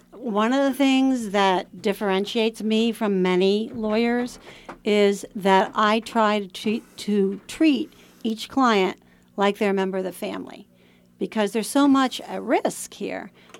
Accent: Florida, United States; born there; Yes, I was born in Florida.

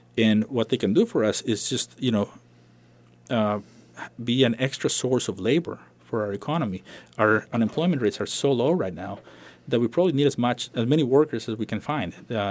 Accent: Costa Rica; growing up in Costa Rica, we have a similar situation. We have a lot of immigration from Nicaragua

